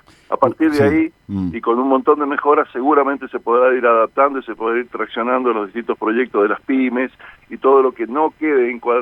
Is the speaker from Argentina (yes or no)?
yes; Cuyo, Argentina; conversar abiertamente como argentinos, como cuyanos, como amigos